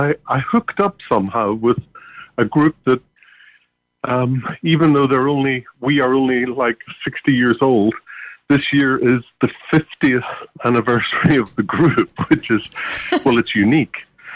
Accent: Ireland; now in London, United Kingdom; I'm Irish

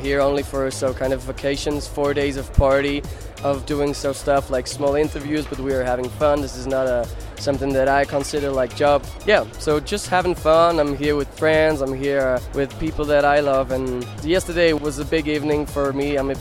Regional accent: Lausanne, Vaud, Switzerland; Yeah, I'm from Lausanne.

